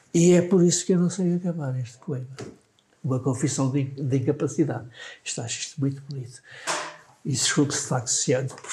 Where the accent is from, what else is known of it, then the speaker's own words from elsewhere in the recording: Macedo de Cavaleiros, Bragança, Portugal; Era a minha terra, por assim dizer, Chassim é Maçã de Cavaleiros.